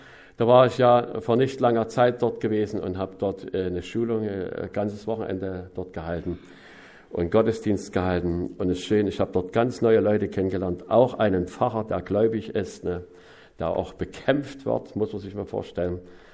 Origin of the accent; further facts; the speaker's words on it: Saxony, Germany; Ich habe mich vorgestellt, ich bin ein Sachse.